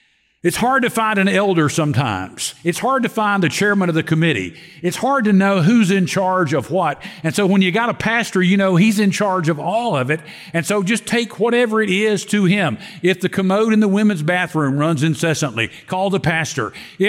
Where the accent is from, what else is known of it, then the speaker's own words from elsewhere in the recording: Louisiana, United States; you think because I'm from Louisiana, I have to be an LSU fan.